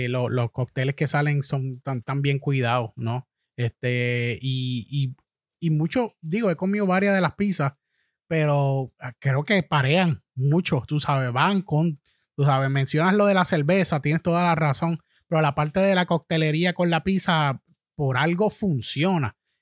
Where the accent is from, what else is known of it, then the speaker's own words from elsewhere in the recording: Manatí, Puerto Rico; now in Bayamón, Puerto Rico; Yo soy natural de Manatí, me mudé para acá, para Bayamón, hace muy poco